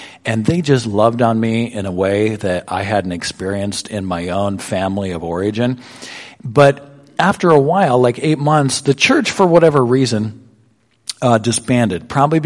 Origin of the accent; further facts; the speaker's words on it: Montana, United States; I started going to this community youth group in the community that I grew up in Western Montana.